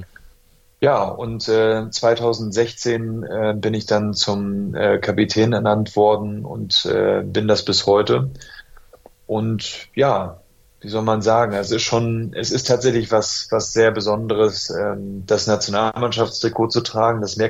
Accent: Germany; born there; ich dann quasi als geborener Deutscher vielleicht auch mal eine andere Perspektive mitnehmen kann

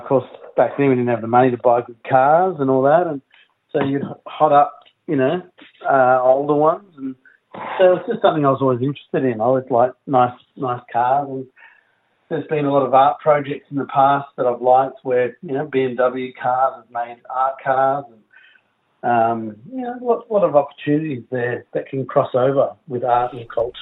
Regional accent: Melbourne, Victoria, Australia; I grew up in Melbourne's western suburbs, and so, you know, come from a very poor working class environment

